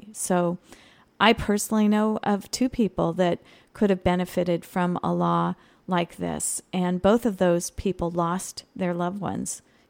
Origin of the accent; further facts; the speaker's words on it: Chico, California, United States; born there; My mom, my grandmother were both born in Oroville. I was born in Enloe, graduated Chico State, as did my parents. So we have a long history here, and I love this county.